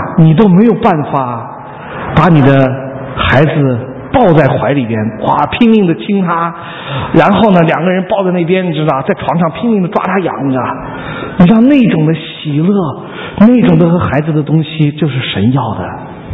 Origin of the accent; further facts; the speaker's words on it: Beijing, China; also born or lived in Lanzhou; 我生在兰州，但是11岁的时候就被送到北京去了，就在北京的音乐学院里面一直长长长长长到现在，这个学到21岁